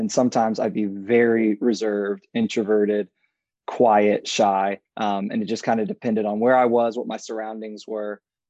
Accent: Miami, Florida, United States; now in Jacksonville, United States; Yeah, I'm from Florida and grew up in Florida, lived in Florida my whole life, born in Miami and kind of moved around. But right now we're located in Jacksonville, which is Northeast Florida

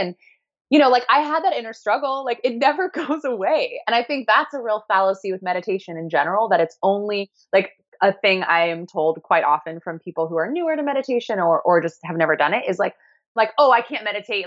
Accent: Kansas City, United States; there's a brand from my hometown, Kansas City, called Balance.

